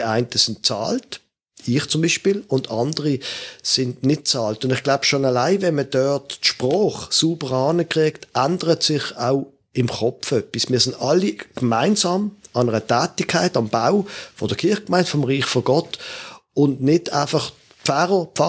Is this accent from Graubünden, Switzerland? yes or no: no; Basel, Basel-Stadt, Switzerland; Wenn du willst, ich bin nicht wo als Basler, das kriegst du nicht mehr weg, FCB-Fan